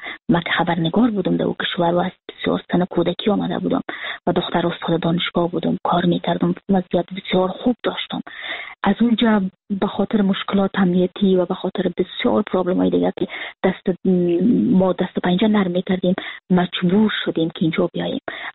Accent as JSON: {"language": "Persian", "country": "Afghanistan", "moved": "as an adult", "lives_now": "Frankfurt, Germany", "said": "من 3 بار زخمی شده بودم، اما هیچ زمان حاضر نبودم که وطنم و کشورم ترک کنم."}